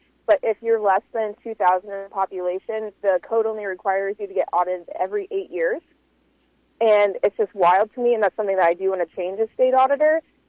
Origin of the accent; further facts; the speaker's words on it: Iowa, United States; But, yeah, so born and raised in Iowa County.